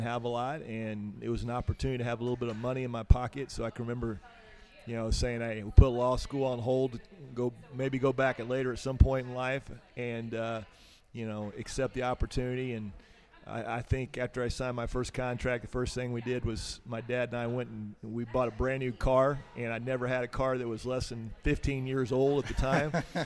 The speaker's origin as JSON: {"language": "English", "region": "Indiana", "country": "United States", "tie": "born or raised there", "said": "And growing up in Hamilton County and having been a head coach at Noblesville"}